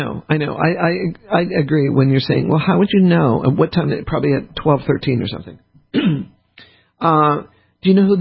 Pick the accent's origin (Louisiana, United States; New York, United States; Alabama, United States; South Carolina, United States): Louisiana, United States; And this is something from my home state. Louisiana was admitted to the U.S.